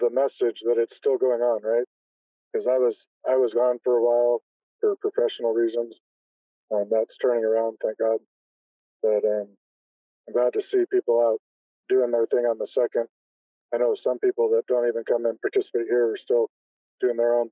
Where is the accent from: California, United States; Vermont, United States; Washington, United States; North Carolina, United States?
Washington, United States; I'm in Oregon now, but I'm from Washington, right across the river.